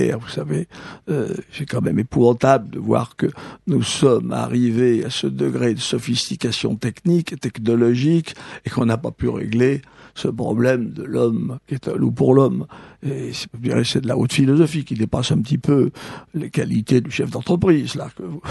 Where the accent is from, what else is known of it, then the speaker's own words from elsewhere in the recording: Auvergne-Rhône-Alpes, France; Dans mon pays natal, il y a le couvent de la Grande Chartreuse